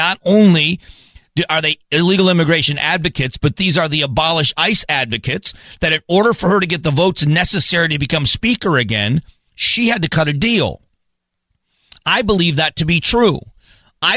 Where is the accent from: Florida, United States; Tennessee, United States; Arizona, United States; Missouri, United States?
Arizona, United States; I've got a newspaper reporter in my home state of Arizona, down in Tucson, much closer to the border than where I am